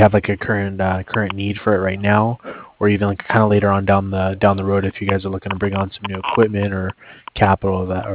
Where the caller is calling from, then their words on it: Cardiff, Wales, United Kingdom; I'm calling over from Cardiff.